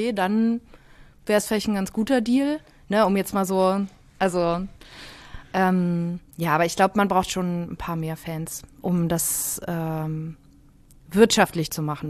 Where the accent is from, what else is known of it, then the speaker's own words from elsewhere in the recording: Dresden, Saxony, Germany; born there; Ich bin in Dresden geboren.